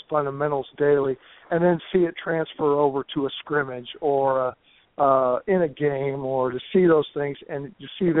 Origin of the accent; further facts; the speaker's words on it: Oregon, United States; I grew up out in Oregon in the North Willamette Valley and coached out at State and High School for many years before coming out to Lower Columbia.